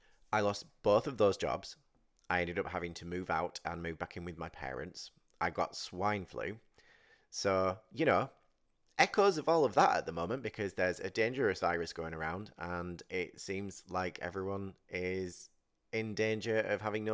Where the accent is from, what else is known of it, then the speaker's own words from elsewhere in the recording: United Kingdom; I am a person, I am a British person, I'm not rich